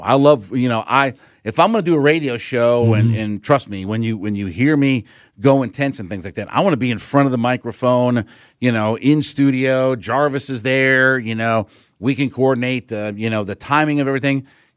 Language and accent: English; Canton, Ohio, United States; I grew up in Canton, Ohio, and, my whole experience, growing up in that town, in a small town, it was local flavor.